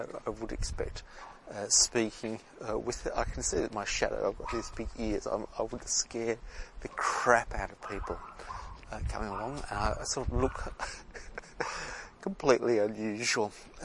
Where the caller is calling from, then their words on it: Sydney, New South Wales, Australia; I'm broadcasting from Australia, Sydney, Australia, and generally we're called subtropical.